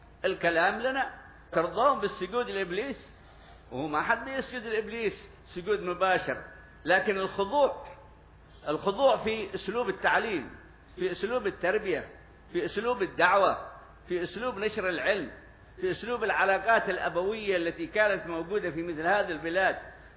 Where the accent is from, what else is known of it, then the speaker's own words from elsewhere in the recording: Hadramaut, Yemen; نحن ننتمي لحضرموت وننتمي لمدرستنا